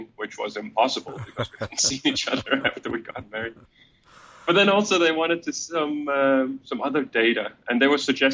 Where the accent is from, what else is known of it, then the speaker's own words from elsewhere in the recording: Denmark; I'm from Denmark